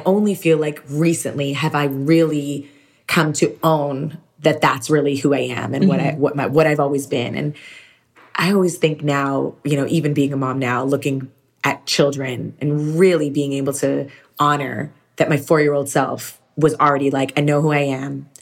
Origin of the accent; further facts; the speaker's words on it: Toronto, Ontario, Canada; moved away; also born or lived in New York / Los Angeles / Florida; You know, I'm from Toronto originally. I've been blessed to live in New York, Los Angeles, Florida, just many different places.